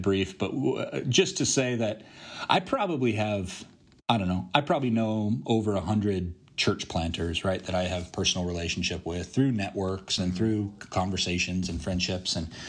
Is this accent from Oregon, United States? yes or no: yes; Corvallis, Oregon, United States; coming home and getting a chance to church plant in my hometown was really an opportunity to say, hey, you know, God's bringing me full circle, sort of back home, where I left as soon as I could after I graduated high school